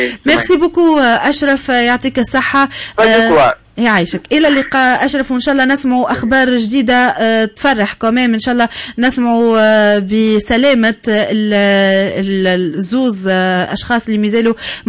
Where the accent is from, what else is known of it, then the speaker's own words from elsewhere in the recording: Sousse, Sousse Governorate, Tunisia; بارك الله عندنا في سوسة عديد الجمعيات، برشا جمعيات